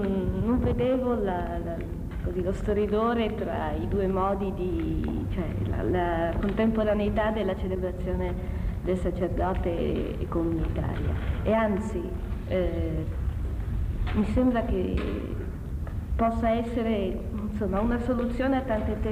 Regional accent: Pavia, Lombardy, Italy; Di Pavia.

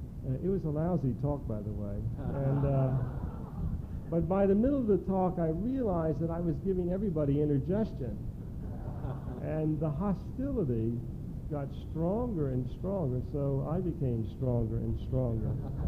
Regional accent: Virginia, United States; I come from Virginia, which is probably the war state of the Union.

